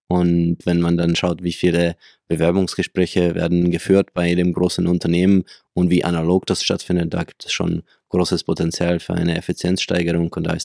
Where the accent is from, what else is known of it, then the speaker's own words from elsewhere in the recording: Czechia; German is a second language; also born or lived in Prague; ich bin 34 Jahre alt, habe 3 Kinder, bin aus Tschechien vom Ursprung her, habe dort auch studiert, internationalen Handel an der Prager Wirtschaftsuni